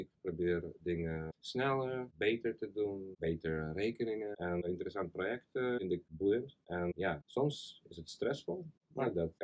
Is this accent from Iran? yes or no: no; Russia; Dutch is a second language; now in Netherlands; Ik ben Russisch.